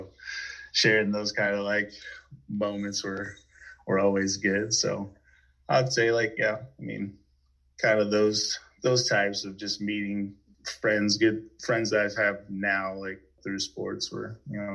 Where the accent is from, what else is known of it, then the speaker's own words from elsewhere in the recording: Juneau, Alaska, United States; So I was born and raised here in Juneau, Alaska.